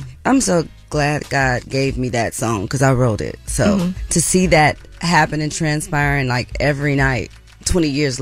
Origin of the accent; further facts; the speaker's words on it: Oakland, California, United States; I'm just like, I'm from Oakland.